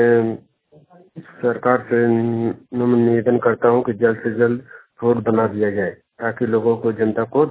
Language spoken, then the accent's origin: Hindi; Dumka, Jharkhand, India; मैं दुमका जिला के रहने वाला हूँ। मेरा गांव हरना कुंडी रोड काली मंदिर तेतरापाड़ा में है।